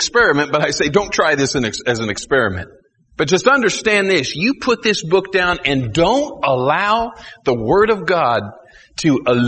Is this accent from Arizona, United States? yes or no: yes; Tucson, Arizona, United States; And I grew up in Tucson and man, there's a lot of hippies in Tucson.